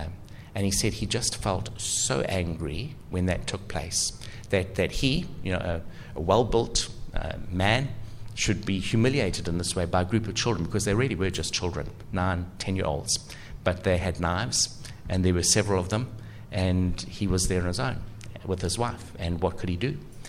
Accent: South Africa; Many of you know that I come originally from South Africa

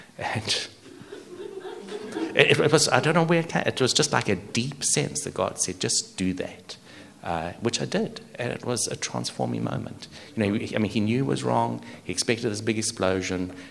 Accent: South Africa; also born or lived in New Zealand; now in Australia; So I grew up in South Africa

